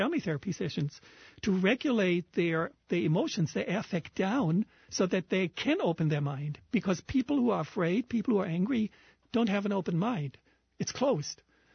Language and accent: English; Germany; English is a second language; now in Hawaii, United States; I'm originally from Germany, so in Hawaii, this whole campaigning for me is still something that is fairly foreign, although I'm a U.S. citizen